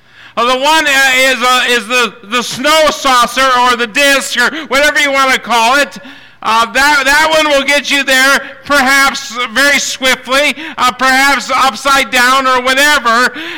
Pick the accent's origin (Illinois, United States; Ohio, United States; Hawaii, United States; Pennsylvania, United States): Pennsylvania, United States; when you're born and raised in Tioga County, Pennsylvania, and you're born and raised on a farm